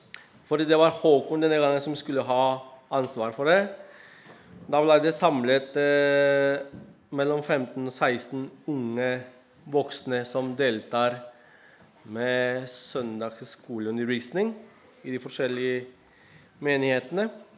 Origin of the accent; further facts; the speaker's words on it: Arequipa, Peru; hovedsakelig en by som heter Arequipa, der jeg kommer fra.